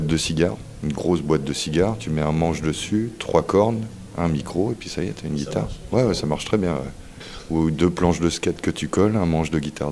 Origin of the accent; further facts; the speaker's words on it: Pleumeur-Bodou, Brittany, France; Je suis de Pleumeur, ouais, de L'Omner plus exactement.